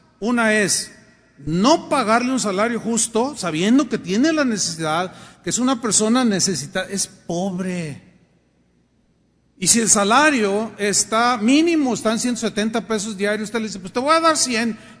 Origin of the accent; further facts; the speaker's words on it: Mexico; hubo un tiempo en que a mí me daba vergüenza decir que era mexicano. Decía, no, soy salvadoreño.